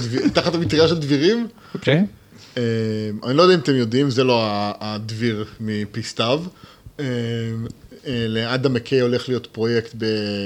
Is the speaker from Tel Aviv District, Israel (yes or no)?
no; Kiryat Tiv'on, Northern District, Israel; בתור ילד, כאילו שגדל בטבעון, אז שם היינו יוצאים לראות סרט בקולנוע